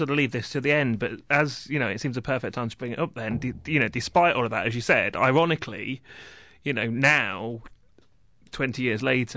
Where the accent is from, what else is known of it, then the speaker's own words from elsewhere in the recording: East Midlands, United Kingdom; I also grew up in Leicestershire.